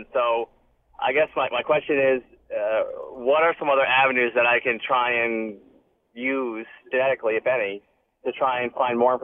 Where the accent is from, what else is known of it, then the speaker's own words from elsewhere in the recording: Texas, United States; born there; I was adopted from Texas in the 70s.